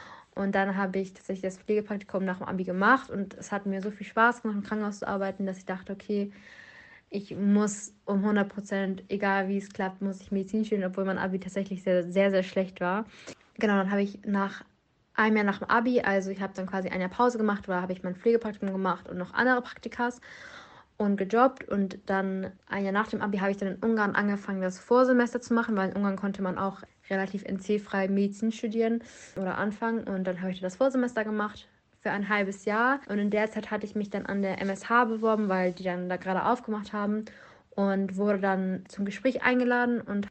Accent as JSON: {"language": "German", "region": "Hamburg", "country": "Germany", "said": "Ich bin 21 Jahre alt und ich komme aus Hamburg und habe hier auch mein Abitur gemacht."}